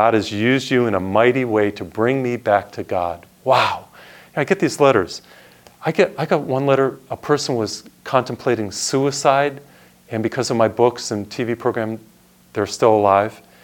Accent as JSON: {"language": "English", "region": "Massachusetts", "country": "United States", "tie": "born or raised there", "said": "And the first one was Boston, my home state."}